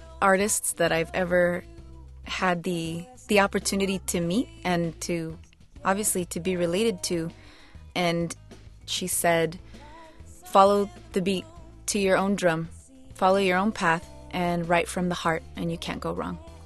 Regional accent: Arizona, United States; I grew up in Arizona. My husband and I have talked about moving back home many times to be close to family

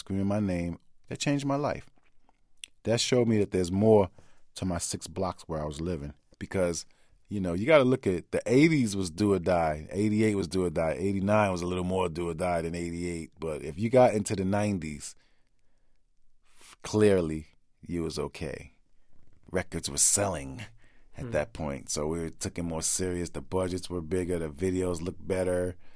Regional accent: Queensbridge, New York, United States; And, you know, it made a difference for me because, all right, I'm from Queensbridge. It was a rough ride

